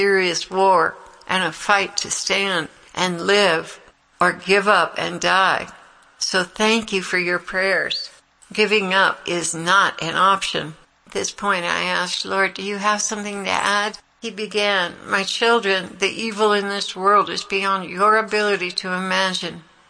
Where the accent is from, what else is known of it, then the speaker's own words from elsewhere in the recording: Indonesia; I'm from Indonesia, a country where many Javanese people only have one name.